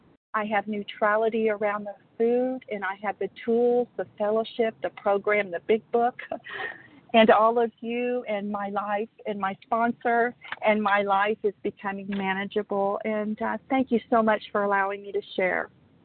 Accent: Oklahoma, United States; I'm from Oklahoma, and I'm a compulsive overeater.

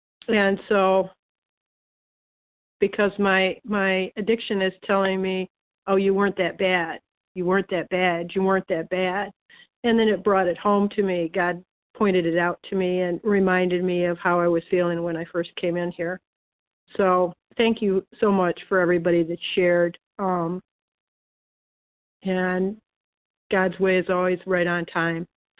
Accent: Michigan, United States; I'm from Michigan.

